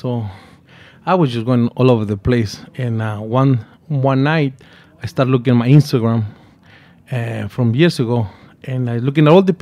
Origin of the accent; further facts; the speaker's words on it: New York, United States; And I as growing up in New York, we always miss the part of our culture, the food, which is a very important part of Mexican culture.